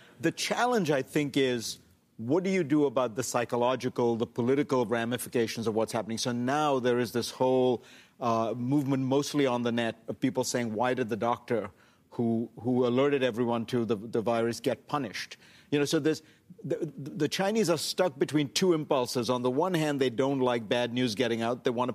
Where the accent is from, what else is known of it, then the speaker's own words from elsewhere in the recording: India; I grew up in India.